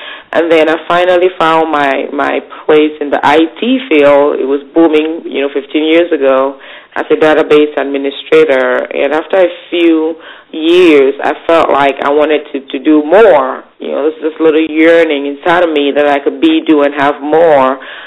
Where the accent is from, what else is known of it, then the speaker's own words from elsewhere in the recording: Cameroon; Well, I'm originally from Africa, and I grew up in the wonderful country called Cameroon.